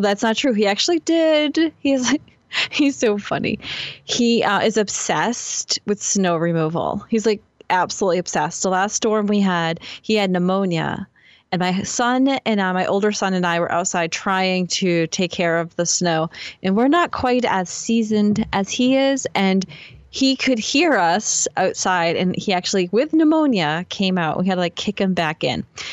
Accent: Northeast, United States; I grew up in the Northeast, so I'm used to blizzards and hurricanes, but I'm not used to them being named.

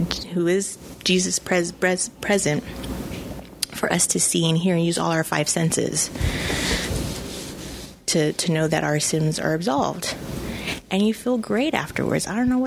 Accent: Corpus Christi, Texas, United States; because I'm not from San Antonio. I'm from Corpus Christi.

